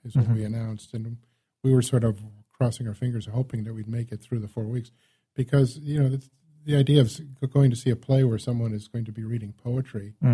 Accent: Chicago, Illinois, United States; Well, you know, I come from Chicago.

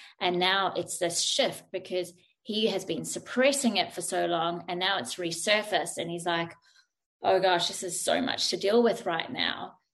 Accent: South Africa; I'm South African.

